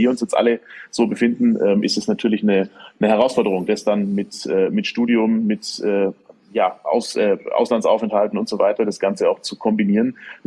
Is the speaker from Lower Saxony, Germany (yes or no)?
no; Bayreuth, Bavaria, Germany; In meiner Heimatstadt in Bayreuth vor mittlerweile auch knapp 15 oder fast 20 Jahren